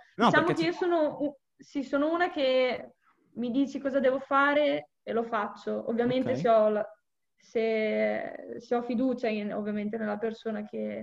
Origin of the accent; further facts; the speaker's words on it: Forlì, Emilia-Romagna, Italy; ho 24 anni, sono di Forlì